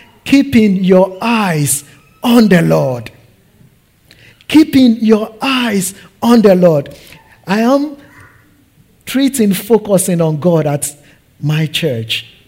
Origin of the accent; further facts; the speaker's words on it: Ghana; I am Ghanaian.